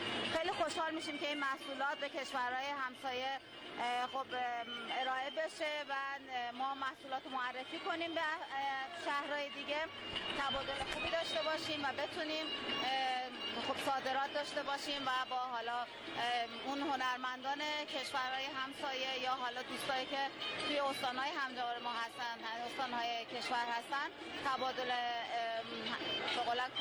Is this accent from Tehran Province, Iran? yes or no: no; Abadan, Khuzestan, Iran; بله، من از آبادانم